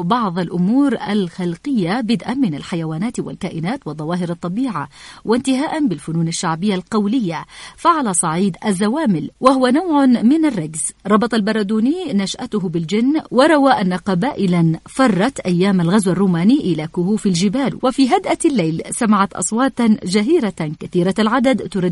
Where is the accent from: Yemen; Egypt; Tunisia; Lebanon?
Yemen; في بلادنا اليمن.